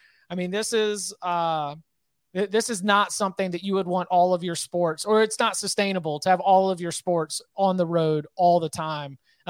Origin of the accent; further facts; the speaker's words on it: North Carolina, United States; born there; I'm based in North Carolina. I was born in North Carolina.